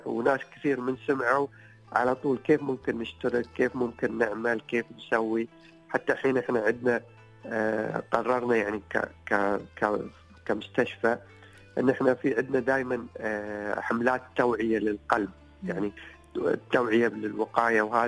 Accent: United Arab Emirates; عندنا في الإمارات

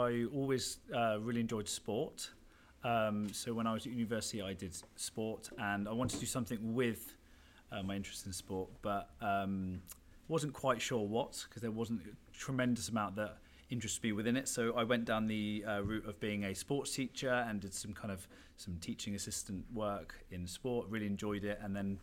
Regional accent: Bournemouth, South West England, United Kingdom; I grew up in Bournemouth, which is on the south coast. I was there for quite a few years, then moved around a little bit, but yeah, all of the schools I went to was in Bournemouth. And yeah, my parents still live there.

